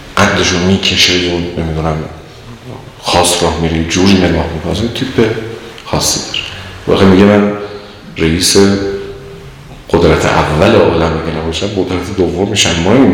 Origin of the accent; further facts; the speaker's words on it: Iran; یه متوجه شدن ما از ایرانیم دیگه